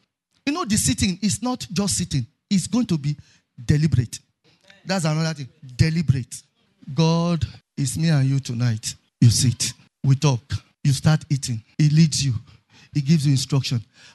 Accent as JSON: {"language": "English", "town": "Ibadan", "region": "Oyo", "country": "Nigeria", "tie": "born or raised there", "said": "Jotter of when I was growing up in Osos Church, Bodija, Ibadan. I'm talking of 1986, 87, 88."}